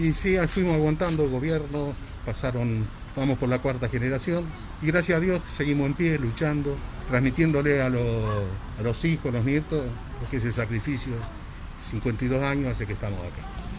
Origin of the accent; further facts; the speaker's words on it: Río Colorado, Río Negro, Argentina; now in Neuquén, Argentina; Nosotros venimos de Río Colorado, un pueblito de Río Negro.